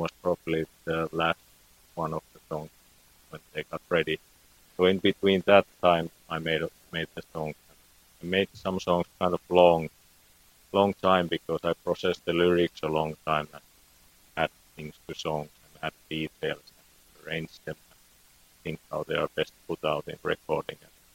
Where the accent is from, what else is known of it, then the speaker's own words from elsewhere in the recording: Finland; first language fi; English is a second language; Yeah, my native tongue is Finnish, so it's Suomi. But I've always made songs in English language.